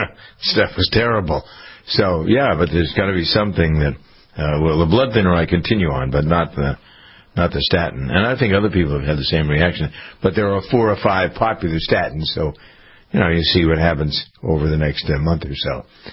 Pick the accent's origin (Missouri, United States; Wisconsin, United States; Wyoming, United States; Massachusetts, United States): Massachusetts, United States; Framingham; The company here in Massachusetts is headquartered in part in my hometown of Framingham.